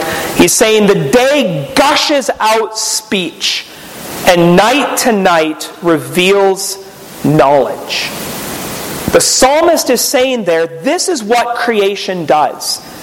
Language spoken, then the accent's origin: English; Minnesota, United States; now in California, United States; So I already told you a couple times this evening, I grew up in Minnesota.